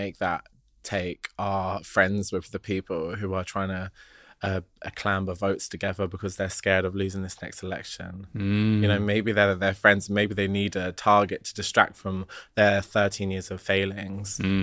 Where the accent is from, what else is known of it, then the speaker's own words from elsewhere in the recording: London, United Kingdom; I'm from Labrook Grove and I don't miss. I'm a council state girl